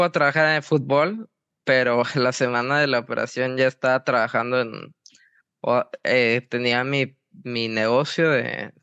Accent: Mexico; somos mexicanos, tenemos un poco de picardía

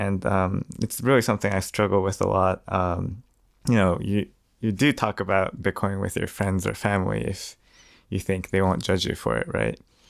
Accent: Nara, Japan; moved away as an adult; I grew up here in Japan, in Nara, which is out in the countryside, and I went to college in the US

